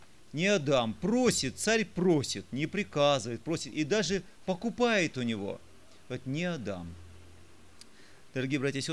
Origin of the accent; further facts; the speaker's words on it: Kizlyar, Dagestan, Russia; я не представился, я из Кизляра